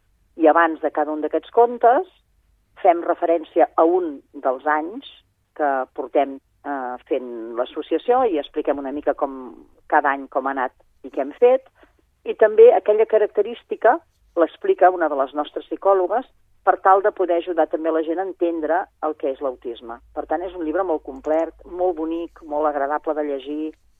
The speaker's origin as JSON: {"language": "Catalan", "town": "Sabadell", "region": "Catalonia", "country": "Spain", "moved": "as an adult", "said": "Jo sóc de Sabadell, tot i que em vaig marxar als 21 anys i ja no he tornat, i tinc família a Sabadell"}